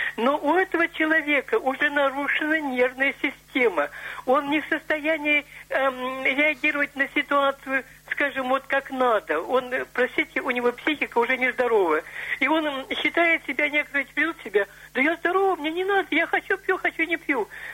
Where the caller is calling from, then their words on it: Novokuznetsk, Kemerovo Oblast, Russia; Здравствуйте, я из Новокузнецка.